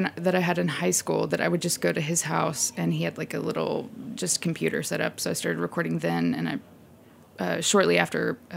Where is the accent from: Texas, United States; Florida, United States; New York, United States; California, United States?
Texas, United States; I love Texas. It's, I mean, my childhood was, it was, you know, pretty boring. But I think I just had so much space to do whatever I wanted